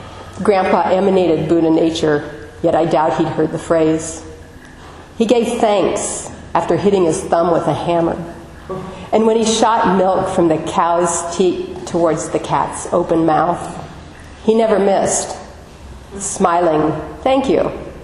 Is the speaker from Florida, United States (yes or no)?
no; Nebraska, United States; I grew up in Nebraska and my grandfather was a farmer there.